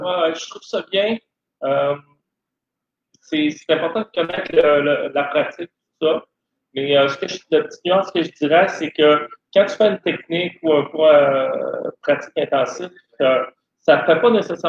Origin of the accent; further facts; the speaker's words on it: Saint-Gédéon, Quebec, Canada; Ben, moi, je suis originaire de Saint-Gédéon